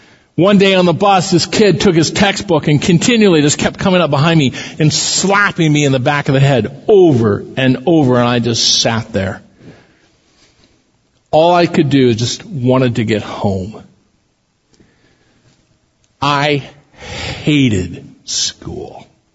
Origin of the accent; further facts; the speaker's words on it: Council Bluffs, Iowa, United States; I grew up in Council Bluffs, which most Iowans affectionately refer to as the armpit of Iowa. But it was home.